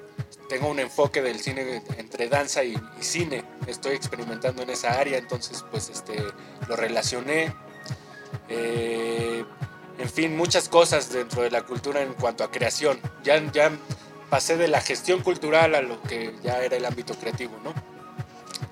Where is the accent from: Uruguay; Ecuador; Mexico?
Mexico; Mexico City; Bueno, pues yo nací aquí en la Ciudad de México y aquí hice todo lo que fue la primaria, la secundaria y la prepa.